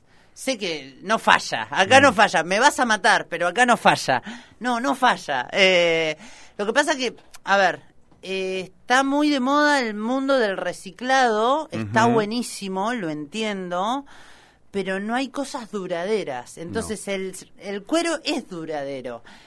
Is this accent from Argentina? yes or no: yes; Chubut, Argentina; born there; Yo nací en Chubut.